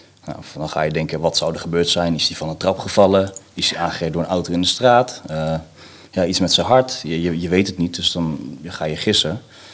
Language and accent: Dutch; Veenendaal, Utrecht, Netherlands; 36 jaar. Ik kom uit Veenendaal, nou, broertje